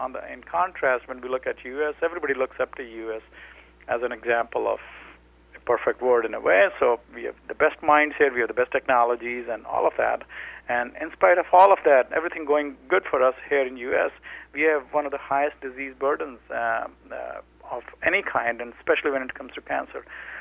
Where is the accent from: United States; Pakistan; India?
India; So, you know, I'm originally from India. I got my doctorate training from there